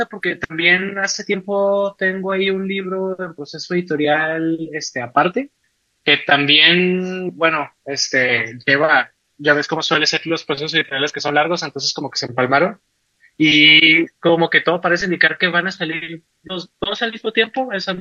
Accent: Parral, Chihuahua, Mexico; moved away as an adult; now in Guadalajara, Mexico; Yo soy de Chihuahua, en particular de Parral, Chihuahua. Me vine aquí a Guadalajara, tengo ya 12 años, me vine a terminar, bueno, no a terminar, a hacer la carrera

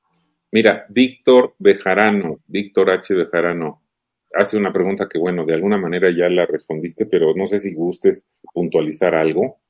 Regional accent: Mexico; así somos los mexicanos

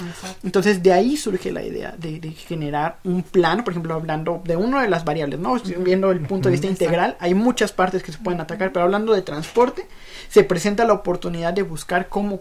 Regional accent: Milpa Alta, Mexico City, Mexico; pues yo vengo de Milpa Alta, ¿no? Mi familia ha vivido en Milpa Alta por generaciones

